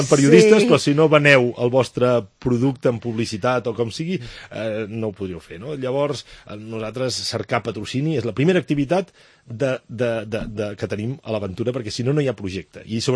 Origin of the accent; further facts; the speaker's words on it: Catalonia, Spain; a mi em van batejar així a la meva comarca, el Ripollès